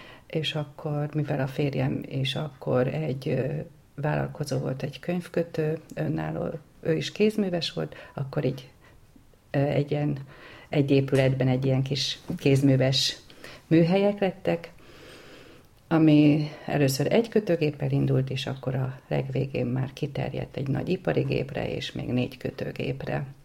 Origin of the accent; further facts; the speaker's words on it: Zalaegerszeg, Zala, Hungary; Előtte Zalaegerszegen éltem, ott is születtem. Ott alapítottam egy családot, két gyerekkel, fiú, lány